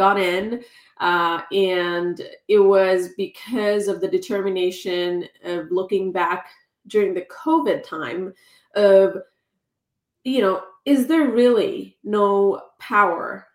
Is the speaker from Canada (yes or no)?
no; Philippines; I was born and brought up in the Philippines. Yeah. But by blood, I am a fully Punjabi blood. Punjabi. It's a state in India. Okay. In the northwest part of it.